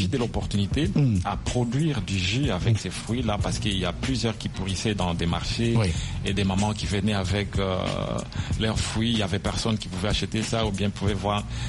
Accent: Beni, North Kivu, DR Congo; En fait, tout d'abord, je viens de la RDC, la ville de Beni.

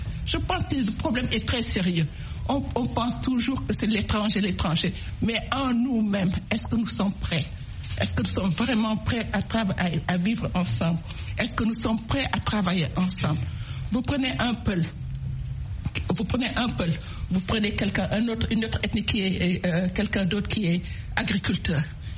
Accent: Senegal; Moi, je viens du Sénégal. Nous perdons des milliers de jeunes en mer.

